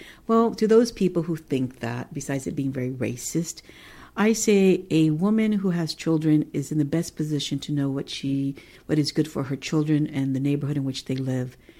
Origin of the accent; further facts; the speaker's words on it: Los Angeles, California, United States; also born or lived in Mexico; born in Mexico in a ranch, and we grew up in a very traditional Mexican household, although we were born and raised in Los Angeles.